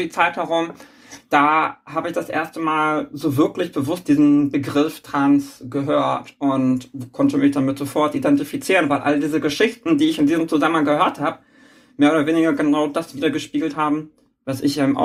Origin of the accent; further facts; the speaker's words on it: Schleswig-Holstein, Germany; now in Hamburg, Germany; insbesondere da, wo ich herkomme, aus diesem Hamburger Speckgürtel